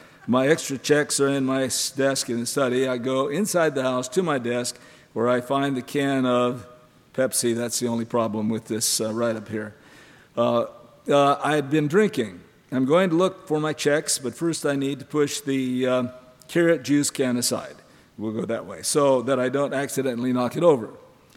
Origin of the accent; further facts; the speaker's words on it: Montana, United States; Growing up in Montana, I thought when I got up in the morning in the wintertime, it was 42 degrees below zero, I thought the whole world is this way